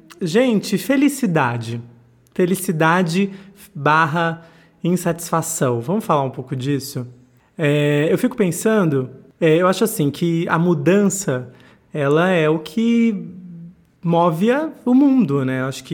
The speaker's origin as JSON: {"language": "Portuguese", "region": "Northeast Region", "country": "Brazil", "said": "Eu ali na, enfim, sou nordestino"}